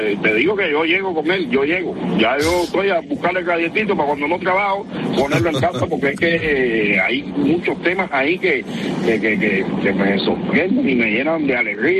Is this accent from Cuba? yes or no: yes; Cuba; es que soy un cubano y llevo tiempo